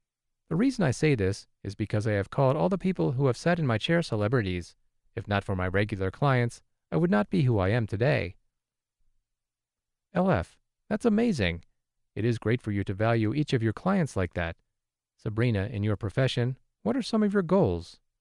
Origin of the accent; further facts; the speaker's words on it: Amory, Mississippi, United States; I am from Armory, Mississippi.